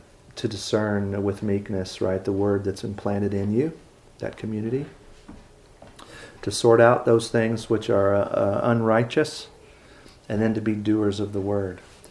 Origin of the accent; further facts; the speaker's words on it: Henryville, Indiana, United States; And I come from Henryville, Indiana